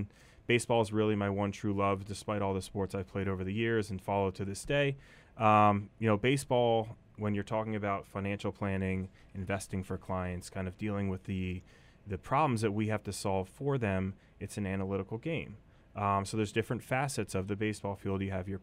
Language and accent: English; Nazareth, Pennsylvania, United States; So I'm a Lehigh Valley native. I grew up in Nazareth